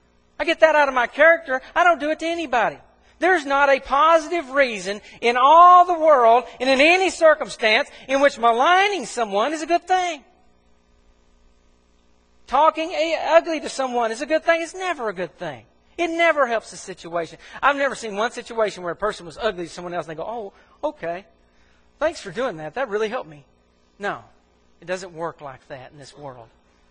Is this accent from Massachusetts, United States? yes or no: no; Mississippi, United States; Now, this doesn't surprise me. I grew up in Mississippi.